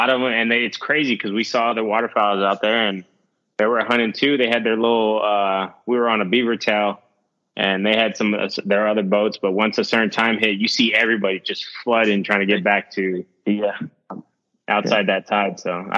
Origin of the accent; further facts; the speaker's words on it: Texas, United States; I didn't grow up around an ocean. You know what I'm saying? I grew up in Central Texas or in Northern Texas, and, you know, we had lakes.